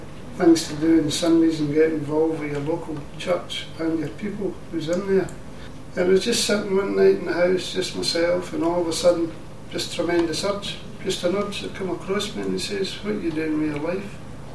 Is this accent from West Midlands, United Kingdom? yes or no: no; Saltcoats, Scotland, United Kingdom; I was born and bred in Saltcoats. My family was before me.